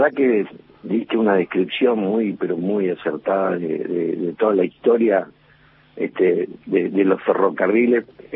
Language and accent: Spanish; Rosario, Santa Fe, Argentina; yo soy de Rosario